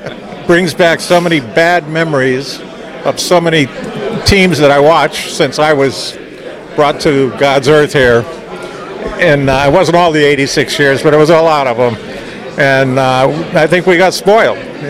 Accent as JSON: {"language": "English", "town": "Waterbury", "region": "Connecticut", "country": "United States", "tie": "born or raised there", "said": "I really like a guy that played from Waterbury, my hometown, and Jimmy Pearsall"}